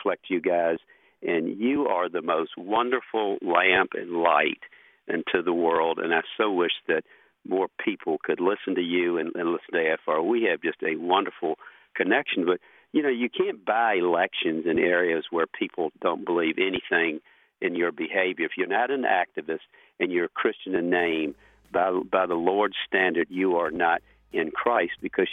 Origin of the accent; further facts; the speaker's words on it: Virginia, United States; I'm 65 miles from D.C. I'm 90 miles from Richmond. I'm Northern Virginian as far as where we are geographically.